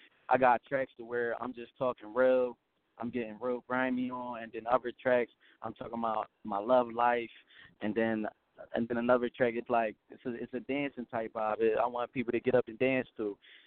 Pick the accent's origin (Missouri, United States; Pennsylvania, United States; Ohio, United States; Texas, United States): Pennsylvania, United States; Pottstown; I'm coming from Pottstown, PA. It's like 25 minutes away from Philly, 25, 30 minutes away from Philly. It's a small city, but it's basically just like every other city.